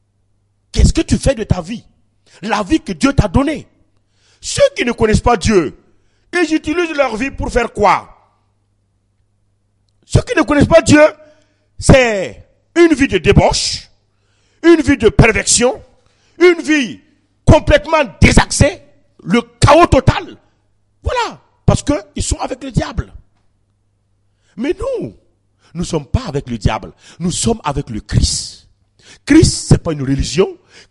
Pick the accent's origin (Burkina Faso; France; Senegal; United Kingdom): Burkina Faso; Ouagadougou, Centre; Mais toutes les fois que je viens, je me sens comme si j'étais chez moi à Ouagadougou.